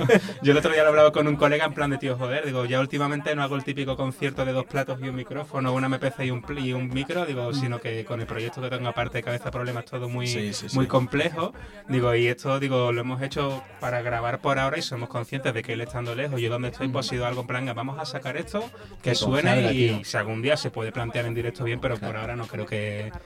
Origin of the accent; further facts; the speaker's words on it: Andalusia, Spain; incluso a lo mejor paradójicamente en mi tierra, en Andalucía y tal